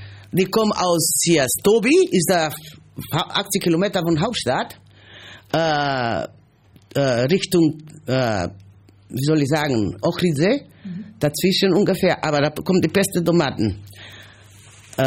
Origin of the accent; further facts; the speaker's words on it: North Macedonia; German is a second language; now in Germany; Ich lebe mehr länger hier. Als in Mazedonien bin ich nur groß geworden, erwachsen.